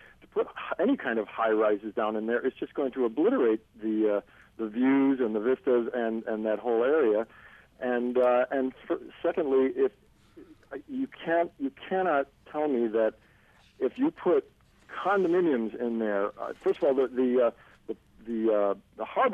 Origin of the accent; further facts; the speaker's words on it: Rochester, New York, United States; First of all, I'm born and raised in Rochester and lived here all my life, and I've enjoyed Charlotte and that area.